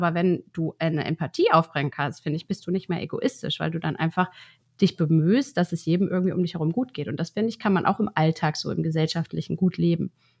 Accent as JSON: {"language": "German", "town": "Cologne", "region": "North Rhine-Westphalia", "country": "Germany", "said": "Ich komme aus Köln"}